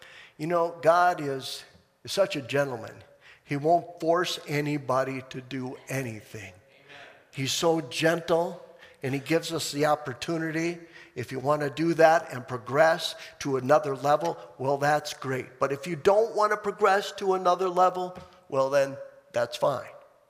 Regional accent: Enugu, Enugu State, Nigeria; And I said, "Nigeria." And he said, "Where in Nigeria?" And I said, "Enugu."

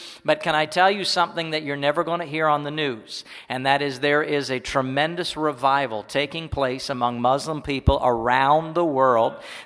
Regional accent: Canada; And I'm from Canada, and it was just water off the duck's back for me.

